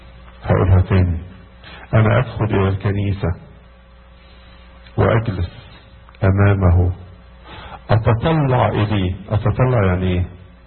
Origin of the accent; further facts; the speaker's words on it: Egypt; وطبعا انا جاي من مصر، جايب لكم بركات مصر وبركات ماري مرقص